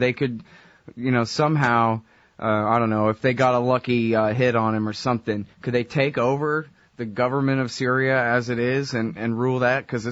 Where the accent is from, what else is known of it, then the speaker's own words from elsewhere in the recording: Texas, United States; I'm lazy, and I'm a Texan